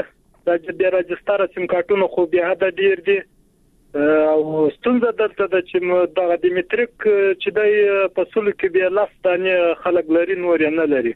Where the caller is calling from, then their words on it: Helmand, Afghanistan; هم د هلمند